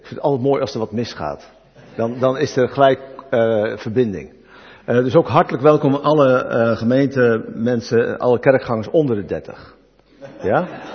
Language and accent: Dutch; Dordrecht, South Holland, Netherlands; Ik kom zelf uit Dordrecht. Wij wonen al 25 jaar in Dordrecht. En wij komen er van vroeger ook vandaan. Dus we zijn weer terug destijds gekeerd naar waar wij vandaan kwamen.